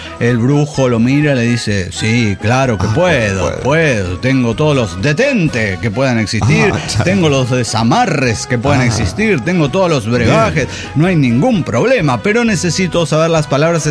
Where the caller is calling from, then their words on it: Tepic, Nayarit, Mexico; de Tepic, Nayarit, México.